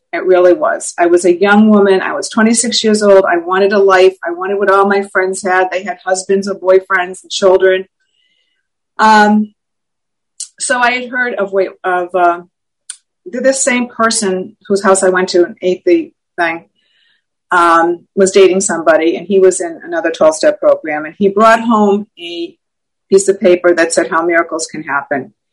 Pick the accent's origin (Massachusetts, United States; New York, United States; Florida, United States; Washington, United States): Massachusetts, United States; So in 1979, in August, there was this doctor in where I lived. I'm from Massachusetts.